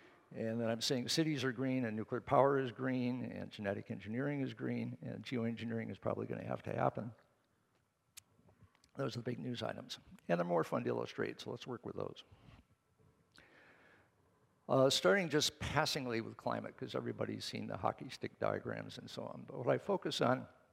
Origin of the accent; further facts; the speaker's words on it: United States; Back in 1948, when I was 10 years old, I took my pledge as an American to save and faithfully to defend from waste the natural resources of my country